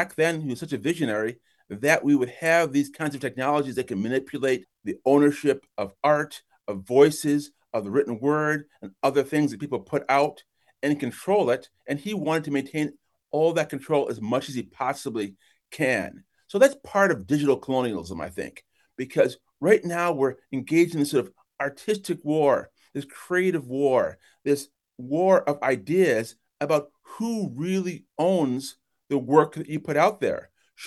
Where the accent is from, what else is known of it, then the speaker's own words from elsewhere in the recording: Brockport, New York, United States; also born or lived in Kingston, Jamaica; I was born in Kingston, Jamaica, but I grew up in Brockport, New York.